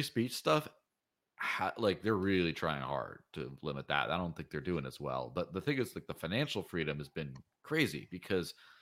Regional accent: Mexico; so I grew up in Mexico, which is not an entirely first world country, right?

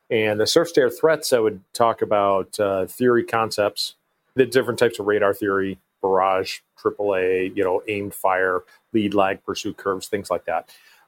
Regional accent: New York, United States; I grew up in Western New York, went down, graduated high school down by New York City, went to the Naval Academy

